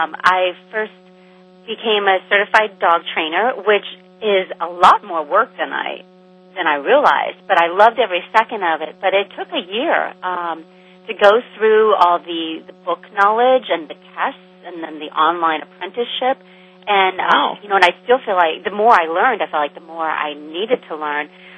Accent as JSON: {"language": "English", "region": "Indiana", "country": "United States", "tie": "born or raised there", "said": "I not only had dogs, but, oh, my gosh, I grew up on a farm in Indiana."}